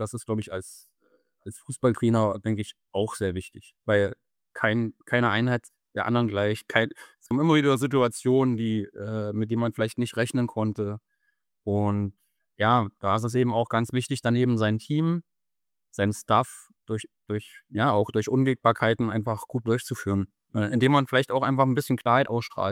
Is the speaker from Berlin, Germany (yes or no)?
no; Thuringia, Germany; Ich komme aus Thüringen ursprünglich